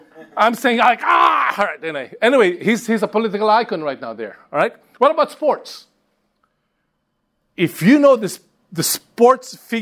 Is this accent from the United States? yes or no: no; Philippines; I'm from the Philippines.